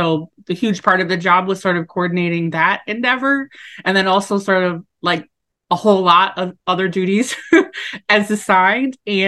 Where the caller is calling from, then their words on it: Detroit, Michigan, United States; I'm coming to you from Detroit, Michigan.